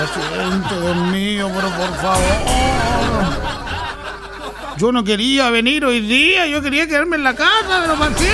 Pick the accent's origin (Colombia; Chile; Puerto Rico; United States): Chile; porque así somos los chilenos, así somos